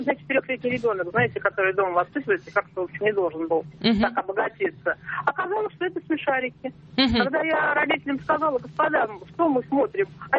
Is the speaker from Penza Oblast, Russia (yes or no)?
no; Moscow, Russia; now in Sochi, Russia; Ну, я вообще из Москвы, но я сейчас в Сочи.